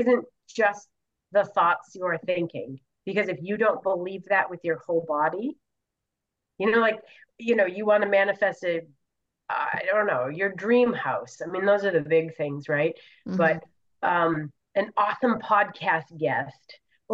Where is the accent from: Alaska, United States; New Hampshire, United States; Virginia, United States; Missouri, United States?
New Hampshire, United States; I'm from New Hampshire, so this Yankee work ethic